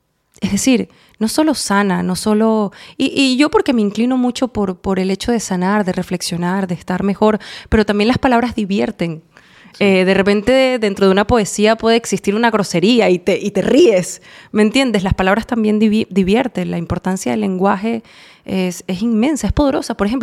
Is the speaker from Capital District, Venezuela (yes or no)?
yes; Caracas, Capital District, Venezuela; Yo quiero sonar en especial caraqueña, yo soy de Caracas.